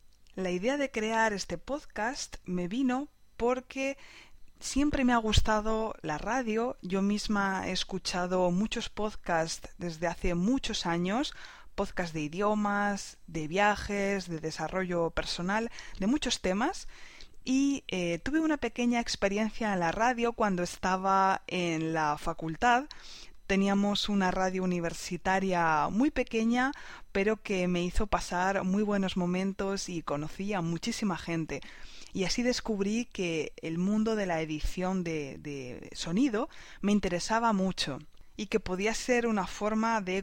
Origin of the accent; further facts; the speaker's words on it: Ciudad Real, Castilla-La Mancha, Spain; born there; Nací en España, concretamente en una ciudad que se llama Ciudad Real.